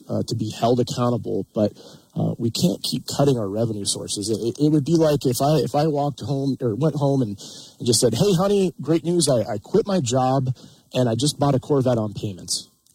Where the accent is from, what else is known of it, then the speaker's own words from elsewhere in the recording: Libby, Montana, United States; so growing up in Libby, Montana, I knew Montana as the treasure state